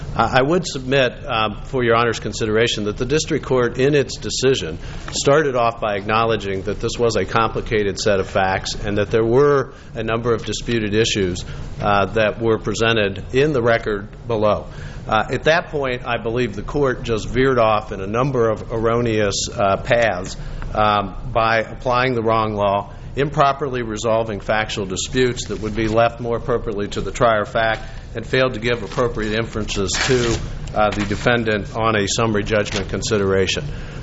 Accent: Ohio, United States; Well, I will say I'm from Ohio, so maybe they're making a commentary about that as well.

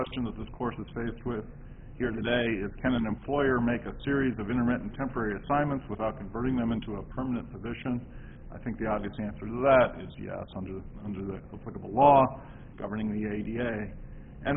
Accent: Indianapolis, Indiana, United States; I'm from Indianapolis.

